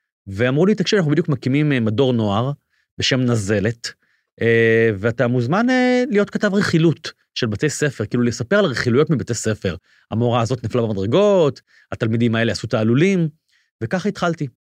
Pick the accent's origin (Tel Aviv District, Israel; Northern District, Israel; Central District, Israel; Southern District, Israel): Tel Aviv District, Israel; Bat Yam; אני גדלתי בבת ים, אני יליד 76, אני בן 47